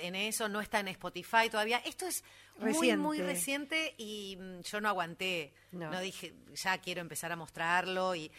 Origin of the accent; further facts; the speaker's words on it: Buenos Aires, Argentina; born there; Yo nací en la Paternal, sí. Viví hasta los 6 años en Belaústegui y Avenida San Martín.